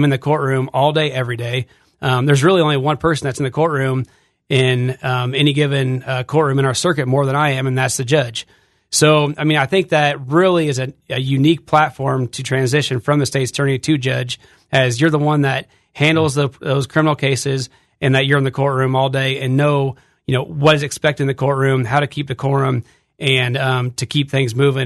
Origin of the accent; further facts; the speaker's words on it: Monmouth, Illinois, United States; So my background is that I'm from Monmouth. I was born and raised in that area.